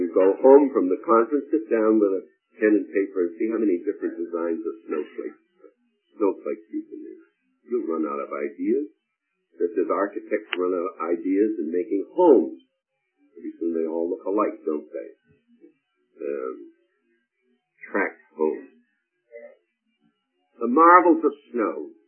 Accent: East Coast, United States; I was brought up in the East Coast

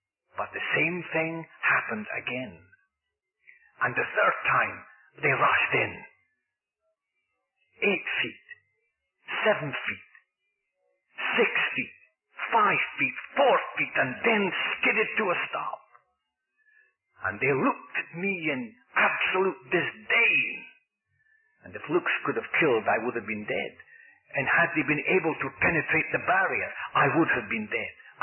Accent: Scotland, United Kingdom; now in United States; passing over the border into Bonnie Scotland, my homeland, the homeland that I still love, although I'm an American citizen.

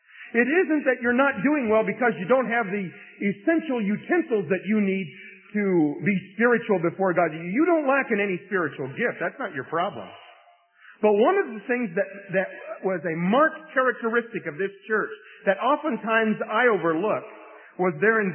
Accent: United States; I couldn't stand there and say, I'm an American.

